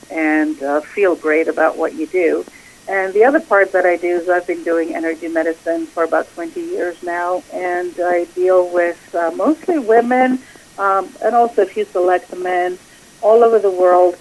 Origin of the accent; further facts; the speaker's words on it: Greece; moved away; I'm originally born and raised in Greece, come from the Mediterranean culture, so I have been here in this country for about, well, probably over 35 years now